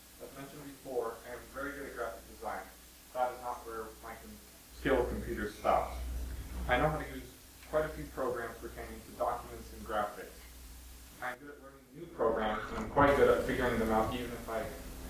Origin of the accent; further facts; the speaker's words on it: Buffalo, Wyoming, United States; though it's not where I was born and not where I am now, I will always consider Buffalo, Wyoming to be my hometown. It's a very small town in the middle of Wyoming